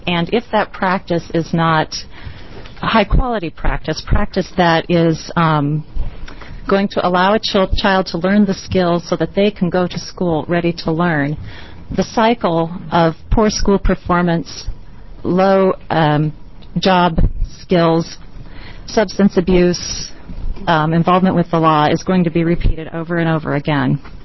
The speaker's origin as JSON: {"language": "English", "region": "Oregon", "country": "United States", "said": "from Wallawa County. Wallawa."}